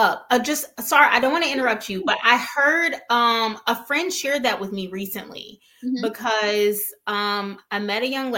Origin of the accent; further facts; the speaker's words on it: Mobile, Alabama, United States; I'm from Mobile, Alabama. I don't know. I'm not familiar with an arranged marriage, not in my culture anyway.